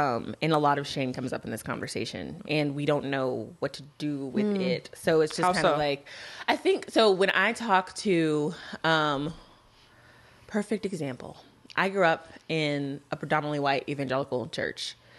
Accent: Texas, United States; I'm from Texas.

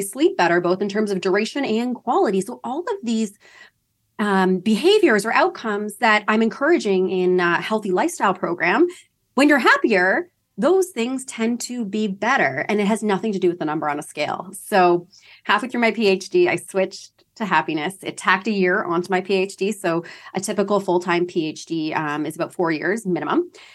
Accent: London, Ontario, Canada; So I'm from London, Ontario, Canada. I'm doing this podcast from Toronto, Ontario today.

